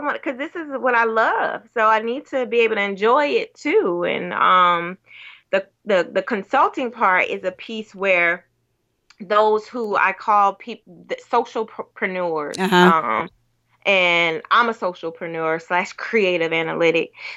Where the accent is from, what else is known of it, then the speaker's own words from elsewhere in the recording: Pensacola, Florida, United States; I'm from Pensacola. I'm adventurous as all get out anyway.